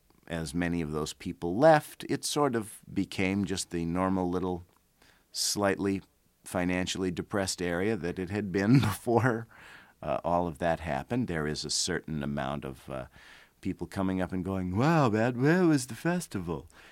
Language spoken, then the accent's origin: English; New York, United States; growing up in New York, I had a very dear friend of my father's